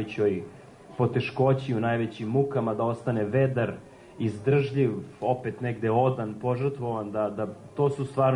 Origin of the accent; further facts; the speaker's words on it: Užice, Šumadija and Western Serbia, Serbia; To je srpski seljak i ja sam iz Užica, ja sam na neki način srpski seljak